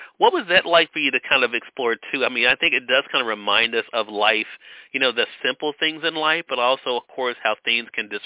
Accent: the South, United States; And I think growing up in the South myself, we all try to figure out, when we hear a siren, what is it?

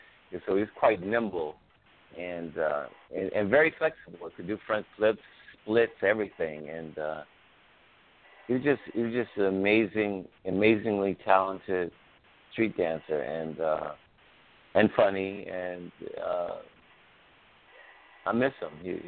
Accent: Chicago, Illinois, United States; we can go down the laundry list of people that influenced me growing up in Chicago in terms of dance.

